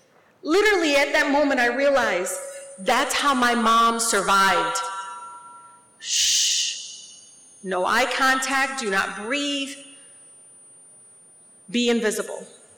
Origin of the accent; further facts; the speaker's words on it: Detroit, Michigan, United States; But I was raised in Detroit.